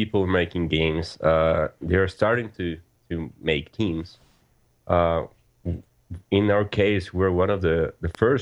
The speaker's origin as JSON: {"language": "English", "region": "San José", "country": "Costa Rica", "said": "Well, I'm calling from Costa Rica. We're located in the main city, so I'm from the city"}